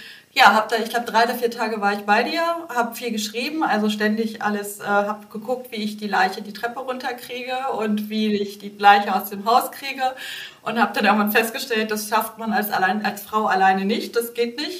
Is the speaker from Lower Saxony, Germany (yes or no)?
yes; Delmenhorst, Lower Saxony, Germany; also born or lived in Bremen / Berlin; Ich komme eigentlich aus Bremen. Aber bin in Niedersachsen in Delmenhorst aufgewachsen und bin dann nach Stade gezogen, nach Buxtehude gezogen, nach Hamburg gezogen, nach Berlin gezogen, war 15 Jahre in Berlin